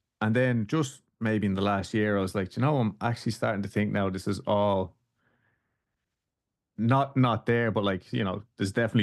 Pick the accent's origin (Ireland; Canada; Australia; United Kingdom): Ireland; Dublin, Leinster; now in Houston, United States; So I live in Houston. Dulce is from here, Texas, like, and but obviously I'm from Dublin in Ireland.